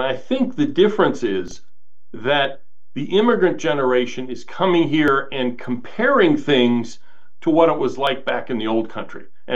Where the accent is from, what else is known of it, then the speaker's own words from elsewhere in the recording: United States; That's part of my being an American.